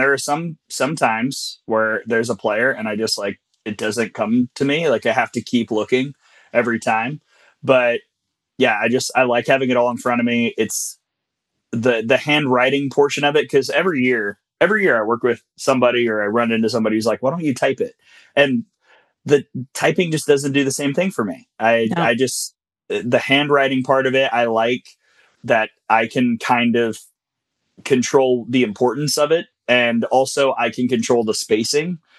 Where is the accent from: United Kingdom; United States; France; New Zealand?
United States; Birmingham, Alabama; born there; You know, I was born in Birmingham, hour from Tuscaloosa.